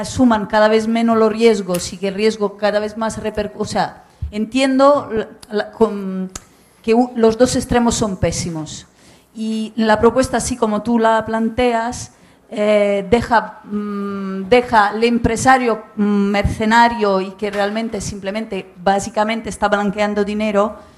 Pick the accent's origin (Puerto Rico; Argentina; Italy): Italy; Spanish is a second language; porque yo soy italiana y claro, en Italia esto